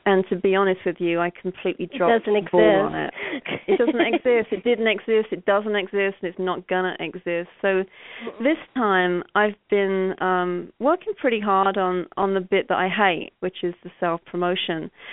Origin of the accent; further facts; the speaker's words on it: London, United Kingdom; now in Virginia, United States; I'm a transplant from London. I live in Virginia now. I came over here in 1999.